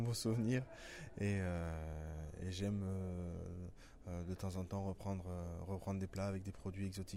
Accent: New Caledonia; moved away as an adult; je suis né en Nouvelle-Calédonie, j'ai vécu jusqu'à 18 ans.

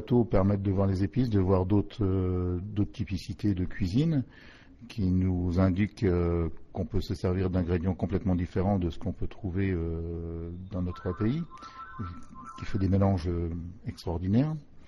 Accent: Grand Est, France; now in Bessines, France; Je suis champenois de souche et je suis rapporté depuis une dizaine d'années ici

